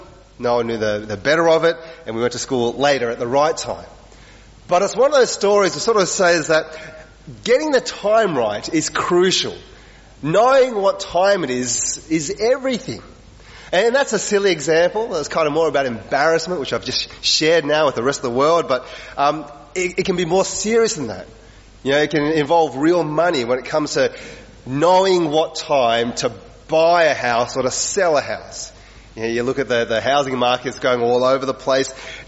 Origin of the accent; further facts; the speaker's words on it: Wagga Wagga, New South Wales, Australia; Now, I grew up in Wagga Wagga, and I remember sometimes coming to Sydney when I was a little kid.